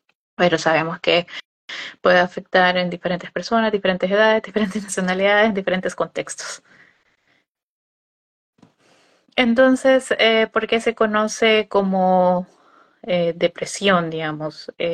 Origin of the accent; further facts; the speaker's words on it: Honduras; ella emigró de Perú y yo emigré de Honduras.